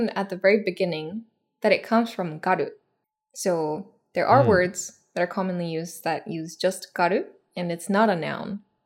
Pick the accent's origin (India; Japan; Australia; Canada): Japan; Chakushin-ari is like the super famous one that I grew up around in Japan.